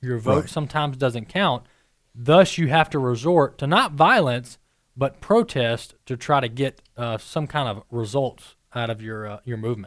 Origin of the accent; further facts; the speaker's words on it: United States; Yeah, and as an American, I look at this